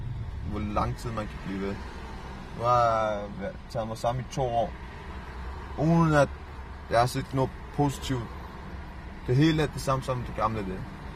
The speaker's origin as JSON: {"language": "Danish", "town": "Albertslund", "region": "Capital Region of Denmark", "country": "Denmark", "said": "Jeg kommer fra Albertslund."}